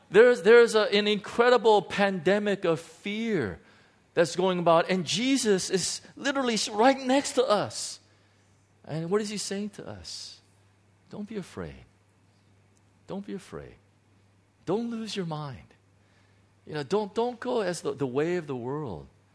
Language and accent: English; United States; It's really interesting now because, you know, I'm an American.